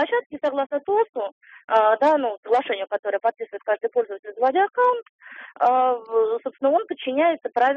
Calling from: Moscow, Russia; я звоню вам из Москвы.

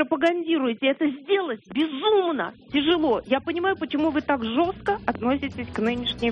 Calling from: Moscow, Russia

